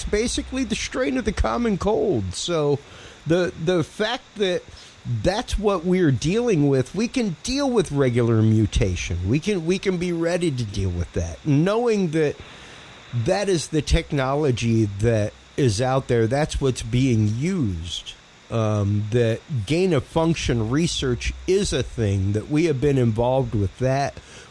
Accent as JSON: {"language": "English", "region": "Louisiana", "country": "United States", "said": "I'm a Cajun, and I love squirrel gumbo."}